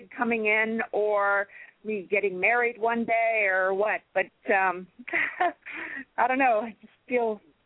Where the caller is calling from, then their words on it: California, United States; This is my first time talking to you, and I'm calling from California.